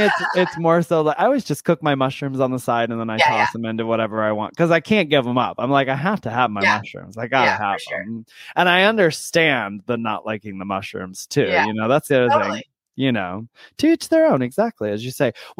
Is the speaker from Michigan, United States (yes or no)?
yes; Michigan, United States; So I'm from Michigan originally, and I feel like it might have just been there